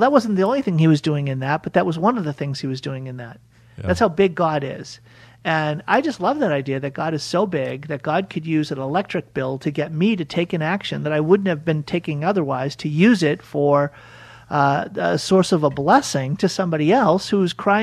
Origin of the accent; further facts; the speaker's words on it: Boston, Massachusetts, United States; I'm from Boston, and we psalm, always said psalm.